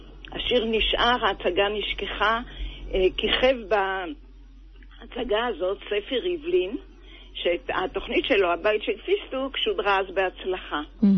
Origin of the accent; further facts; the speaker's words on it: Herzliya, Tel Aviv District, Israel; הרצליה המושבה.